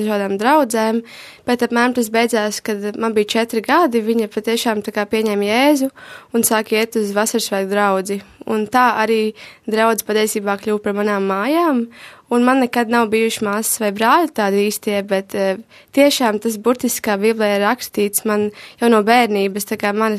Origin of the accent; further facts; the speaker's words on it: Aizpute, Kurzeme, Latvia; now in Riga, Latvia; Es esmu vispār no Aizputes, no tās mazās pilsētiņas Kurzemē, bet tagad jau kāds dažus pāris mēnešus dzīvoju Rīgā un mācos Rīgas dizaina un mākslas vidusskolā.